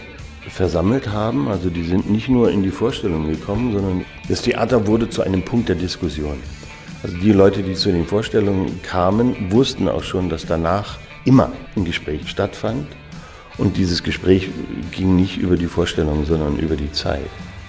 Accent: Mecklenburg-Vorpommern, Germany; Ich komme aus Mecklenburg, ich bin da geboren. Also als Kind hat man das alles als sehr weit empfunden.

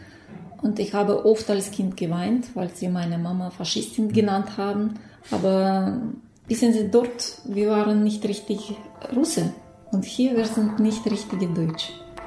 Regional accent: Issyk, Almaty Region, Kazakhstan; German is a second language; now in Germany; Ich komme aus Kasachstan, aus kleinen Stadt Issyk. Das sind 42 Kilometer südlich von der ehemaligen Hauptstadt Almaty. Ich komme aus nicht so reicher Familie.

